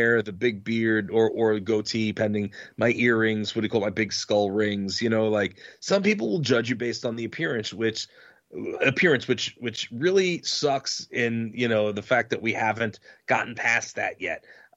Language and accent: English; Uniondale, New York, United States; I grew up in Uniondale, New York. I was one of the only white kids in an all black neighborhood.